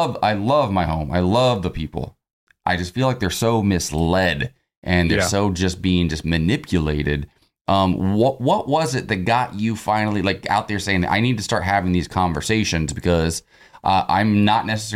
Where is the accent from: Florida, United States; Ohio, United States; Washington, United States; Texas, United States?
Ohio, United States; also born or lived in New York; now in Los Angeles, United States; Like, I grew up in Ohio, so I kind of understood. But I've lived in L.A. for so long, and I remember living in L.A. and New York.